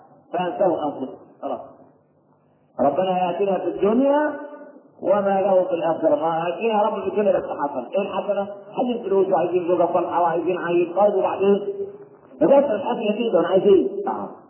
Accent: Egypt; لكن إحنا كمصريين معتبرين العيش

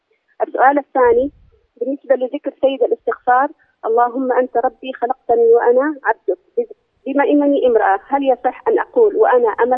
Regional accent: Mecca, Makkah Province, Saudi Arabia; أنا من أهل مكة لكني أتيت عمرة في شهر ذي القعدة

